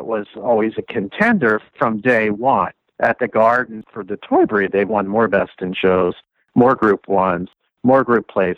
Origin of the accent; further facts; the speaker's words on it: Wilmington, Delaware, United States; I grew up in Wilmington, Delaware, and she lived in Newark, Delaware